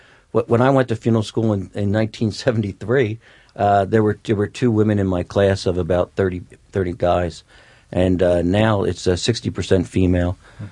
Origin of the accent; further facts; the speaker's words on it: New Jersey, United States; and I came from New Jersey because I thought so much of the school.